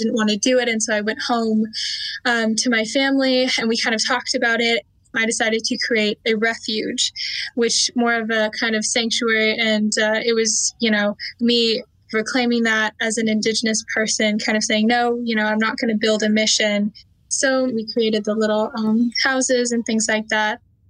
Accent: Temecula, California, United States; I'm 18 years old. I'm from Temecula, California, and I'm enrolled in the Kuya Band of Indians and am of Turtle Mountain Chippewa descent.

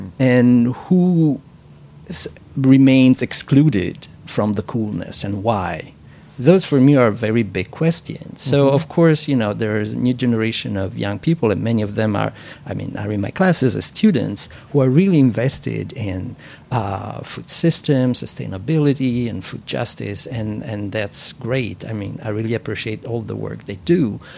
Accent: Italy; I come from Italy.

